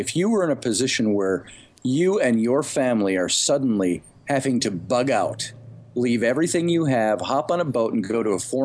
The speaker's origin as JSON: {"language": "English", "town": "Minneapolis", "region": "Minnesota", "country": "United States", "tie": "born or raised there", "also_born_or_lived": "Saint Paul, United States", "said": "I grew up in Minneapolis and St. Paul."}